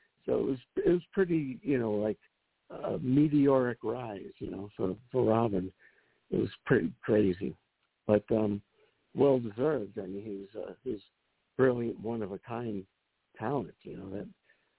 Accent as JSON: {"language": "English", "town": "New York City", "region": "New York", "country": "United States", "tie": "born or raised there", "said": "I grew up on Ocean Avenue, between Church and Caton, and very close to Erasmus Hall."}